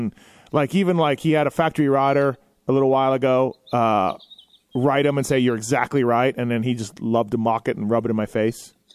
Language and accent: English; Manitoba, Canada; Well, I'm from Manitoba. We've never really had great riders before.